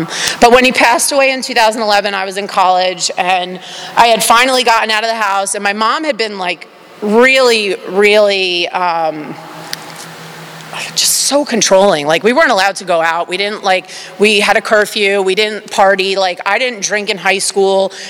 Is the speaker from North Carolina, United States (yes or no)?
no; New York City, New York, United States; I grew up in New York, born and raised in the Bronx, and my mom worked a lot.